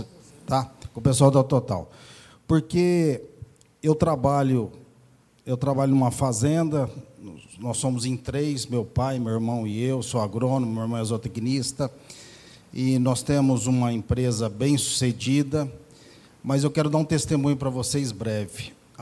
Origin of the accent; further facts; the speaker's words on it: Paraná, Brazil; eu nasci numa família cristã, sou do Paraná e nasci dentro da igreja.